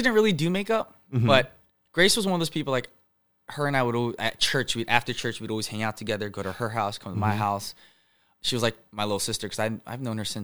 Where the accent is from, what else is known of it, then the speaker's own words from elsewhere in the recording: United States; born there; Like, yeah, I was born in the States.